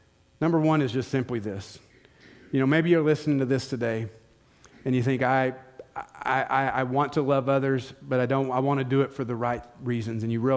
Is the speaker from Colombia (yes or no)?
no; the South, United States; You can tell I grew up in the South, right?